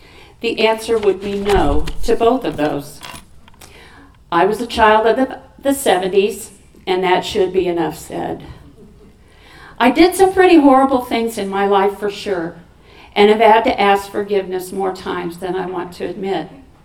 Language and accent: English; Mechanicsburg, Illinois, United States; also born or lived in Springfield; I was born in Springfield, Illinois. I am the fourth of five children. I was raised on a farm 3 miles outside of the closest small town. Mechanicsburg had a population of 350 people.